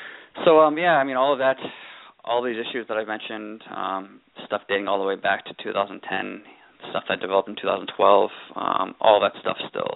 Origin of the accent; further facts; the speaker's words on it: Connecticut, United States; I'm filing for disability here in Connecticut, in my home state.